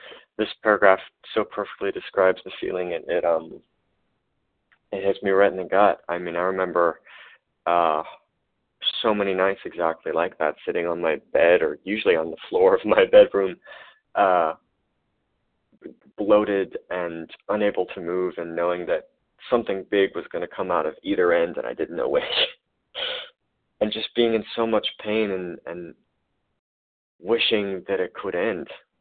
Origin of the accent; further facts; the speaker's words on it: Kentucky, United States; Hi, I'm new. I am from Kentucky.